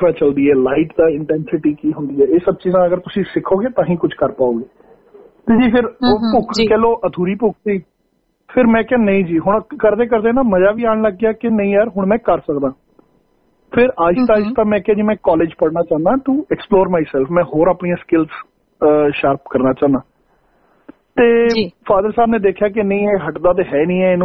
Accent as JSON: {"language": "Punjabi", "town": "Jammu", "region": "Jammu and Kashmir", "country": "India", "tie": "born or raised there", "lives_now": "Australia", "said": "ਜੀ ਮੈਂ basically Jammu India ਵਿੱਚ ਜੰਮੂ ਕਸ਼ਮੀਰ ਜੰਮੂ ਤੋਂ ਬਿਲੋਂਗ ਕਰਦਾ ਮੇਰੀ ਜੰਮਪਲ ਉੱਥੇ ਦੀ"}